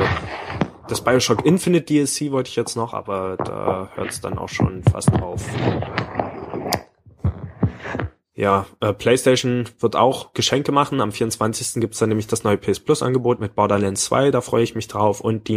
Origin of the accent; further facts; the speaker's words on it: Cottbus, Brandenburg, Germany; Im Cottbuser Weihnachtsmarkt, also die Stadt, wo ich herkomme